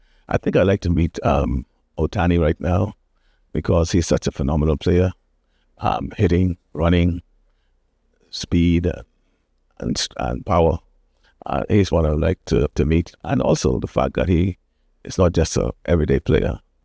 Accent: Cat Island, Bahamas; Well, I grew up in Cat Island, and around that time we had about 5,000 back in those days.

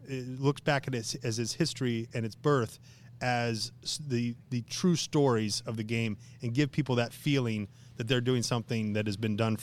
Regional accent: Noblesville, Indiana, United States; I'm from Noblesville, like Noblesville, Indiana.

